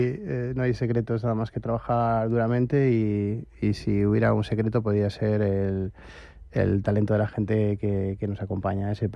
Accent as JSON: {"language": "Spanish", "region": "Cantabria", "country": "Spain", "said": "Soy cántabro 100%"}